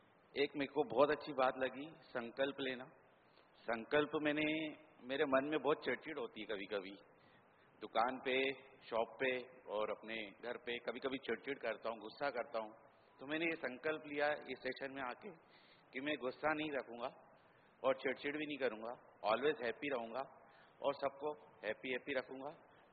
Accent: Khandwa, Madhya Pradesh, India; और मैं खंडवा से हूँ … from खंडवा मध्य प्रदेश.

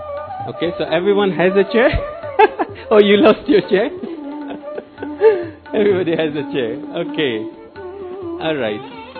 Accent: Mount Abu, Rajasthan, India; I am from Mount Abu.

